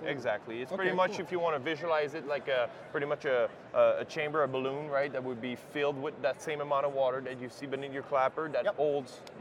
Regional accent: Canada; So in my case, I'm from Canada

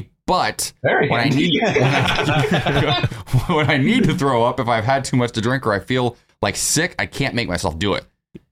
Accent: Columbus, Ohio, United States; I grew up in Ohio. I grew up in Columbus, Ohio.

